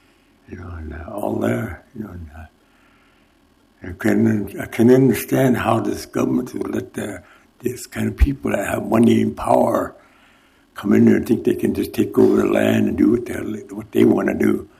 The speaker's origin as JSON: {"language": "English", "country": "United States", "said": "I just want to come in as a Lakota from my home country and give appreciation"}